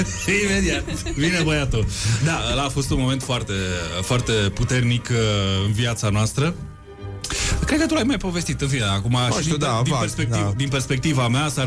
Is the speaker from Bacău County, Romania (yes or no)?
yes; Bacău, Bacău County, Romania; now in Bucharest, Romania; eu eram un băiat de la Bacău venit în București să învingă, să reușească.